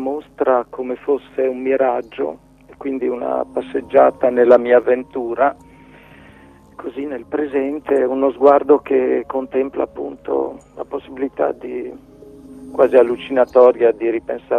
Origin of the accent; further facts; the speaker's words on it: Vergato, Emilia-Romagna, Italy; born there; sugli Appennini Toscano-Emiliani, dove sono nato a Vergato